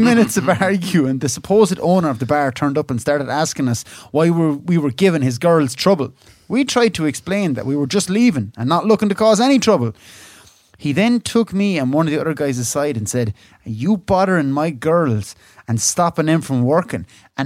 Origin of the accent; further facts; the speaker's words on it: Scotland, United Kingdom; I'm from Scotland. You'll remember us.